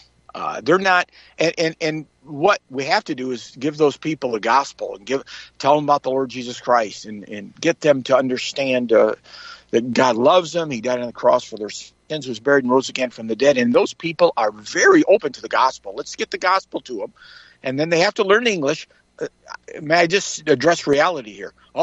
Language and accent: English; United States; And Americans, we need to say we're Americans.